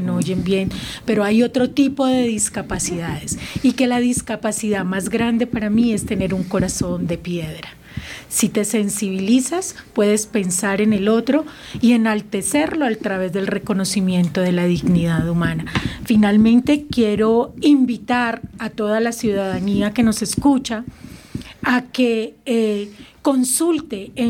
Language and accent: Spanish; Colombia; Se trata de dar, de ofrecer y de mostrar lo grande que somos como colombianos.